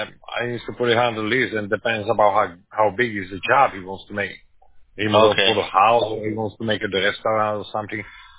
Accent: Slovakia; I'm from Slovakia, from Europe.

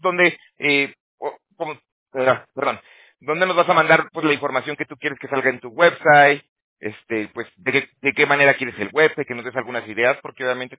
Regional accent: Aguascalientes, Mexico; born there; Yo soy de México. Bueno, yo nací en Aguascalientes.

